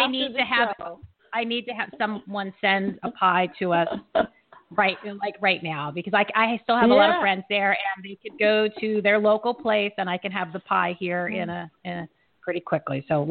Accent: New Jersey, United States; I'm gonna have to take pizza to another level because I'm from New Jersey. So we really do know our pizza.

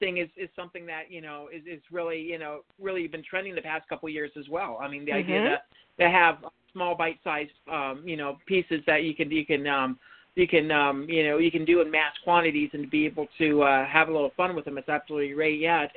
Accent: Montana, United States; I know, I grew up in Montana, so I actually do know the going out hunting for stuff.

